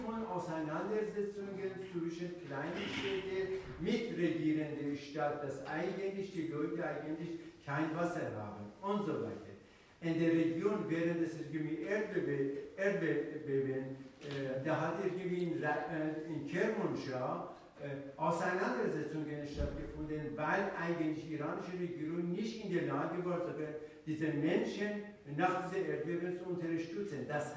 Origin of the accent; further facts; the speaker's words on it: Iran; German is a second language; Ich glaube, das ist, als ein Iraner, als Kenner